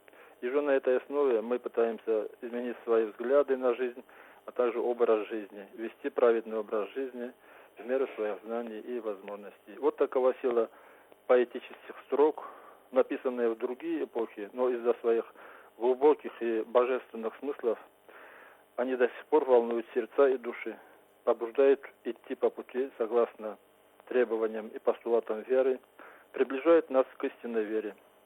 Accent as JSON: {"language": "Russian", "town": "Upper Balkaria", "region": "Kabardino-Balkaria", "country": "Russia", "said": "из Верхней Балкарии. Я сейчас нахожусь в Иране, в окрестностях города Нишапур."}